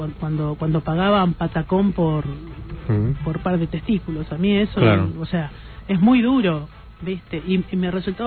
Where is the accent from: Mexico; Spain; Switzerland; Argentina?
Argentina; Pero sí, yo soy argentina, a mí me sale ponerle las cosas acá.